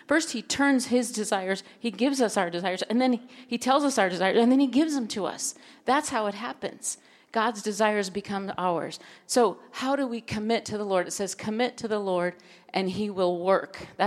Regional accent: Minnesota, United States; I was born and raised in Minnesota. I got saved when I was 7 years old

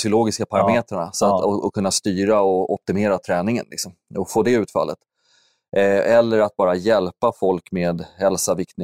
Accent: Huddinge, Stockholm County, Sweden; Nej, men jag är ursprungligen uppvuxen i Stockholm, eller så strax söder om Stockholm, Huddinge.

